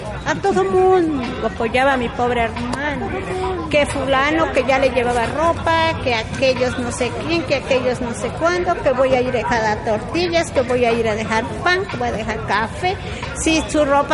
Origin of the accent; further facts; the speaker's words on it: Oaxaca, Mexico; Si no, nosotros somos acá del Valle, somos acá de Oaxaca